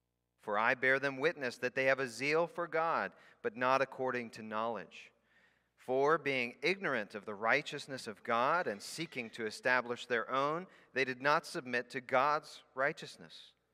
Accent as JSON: {"language": "English", "country": "Ecuador", "tie": "born or raised there", "said": "I grew up in South America, actually. For 10 years, I grew up in Ecuador, South America."}